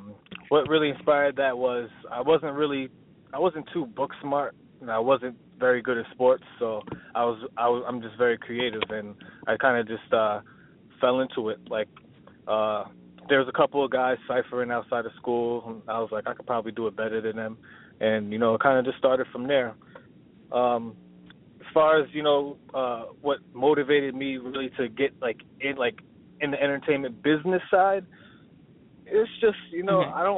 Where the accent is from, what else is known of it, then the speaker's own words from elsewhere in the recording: Rockland, New York, United States; Where I'm from Rockland, New York. That's basically like about an hour north from New York City. So, yeah, that's where I'm from.